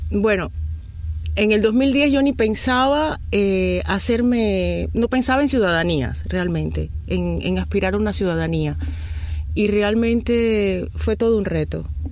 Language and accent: Spanish; Holguín, Cuba; also born or lived in Havana; residiendo en Cuba. Yo soy originaria de Holguín. Y bueno, viviendo en Oriente, pues tuve la oportunidad de recorrer varias ciudades y varias provincias. Y luego, cuando me trasladé a La Habana